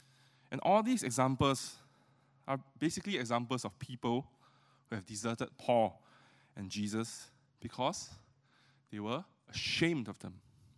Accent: Singapore; And or maybe we are more Singaporean, more pragmatic.

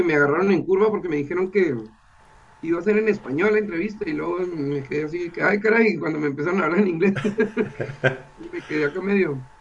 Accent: Cuauhtémoc, Chihuahua, Mexico; also born or lived in Anáhuac; De Cuauhtémoc, pero nací en Anáhuac.

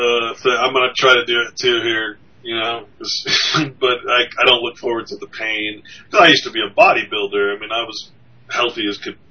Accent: Sacramento, California, United States; I grew up in Sacramento. The year I graduated Sacramento, all the gang members were moving up.

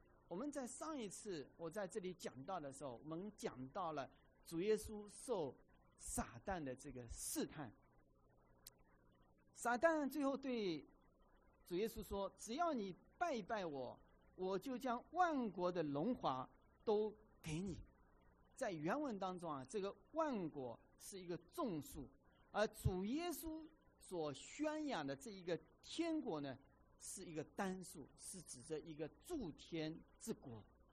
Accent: China; 这个福字啊，我们中国人很喜欢说福，对吧？

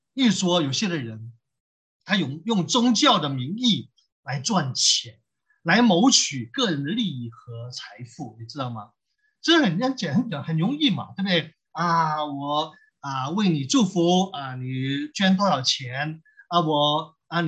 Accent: China; 但我们中国人真的很庸俗啊。

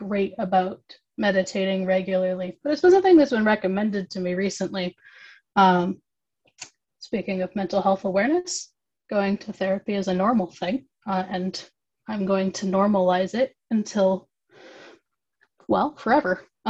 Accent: Pacific Northwest, United States; now in Indiana, United States; I'm from the Pacific Northwest, and here in Indiana, there's not a lot of trees. And I haven't been back home in a really long time.

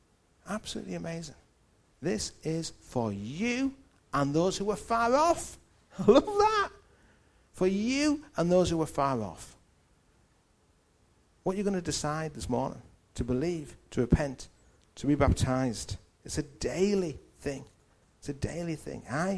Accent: Newcastle, North East England, United Kingdom; accent: Geordie; You get to the barrier, and I become as Geordie as possible. I have not lived in Newcastle at that point for 4, 5, 6 years.

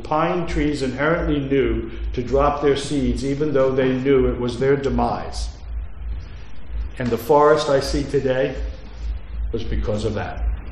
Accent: Philadelphia, Pennsylvania, United States; born there; also born or lived in New Jersey; I was born in Philadelphia. My mother's family, who is the Sicilian, was born, raised in South Philly, and then we moved to New Jersey, and I love the city a lot.

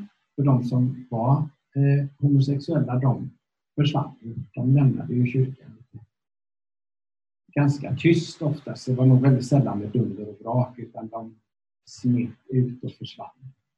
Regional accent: Vetlanda, Jönköping County, Sweden; born there; upp i en pastorsfamilj i Frikyrkosverige. I Småland är jag född. Vi pratade om i bordet där jag satt, i Vetlanda. Riktig klassisk frikyrkomiljö.

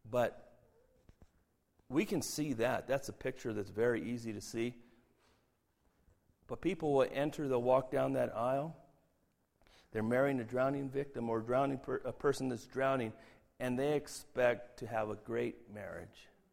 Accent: Los Angeles, California, United States; I'm from Los Angeles, and that's a place where it seems like everybody has to be beautiful

